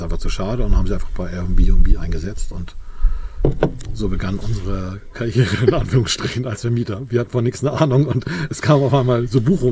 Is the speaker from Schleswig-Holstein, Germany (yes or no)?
yes; Wedel, Schleswig-Holstein, Germany; Nein, ich bin kein Hamburger. Ich bin am Wasser groß geworden und zwar in Wedel an der Elbe. Und habe ich dann langsam von Wedel über Hamburg, eine Zeit lang in Hamburg, gelebt, also auch weiter an der Elbe, immer im Wasser.